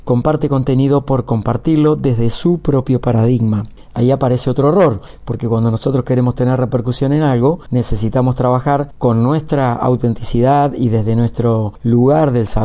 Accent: Buenos Aires Province, Argentina; Empecé a los 8 años haciendo un programa de radio en mi pueblo, unos 300 kilómetros al sur de Buenos Aires.

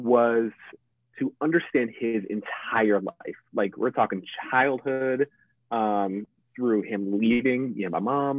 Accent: New York, United States; now in California, United States; We're all originally from New York. So we, you know, a couple of years ago, we went back to New York, moved them up to California to be closer to us.

